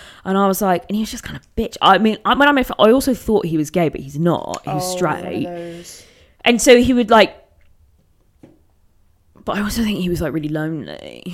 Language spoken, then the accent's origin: English; United Kingdom; As a British person, it's the most uncomfortable.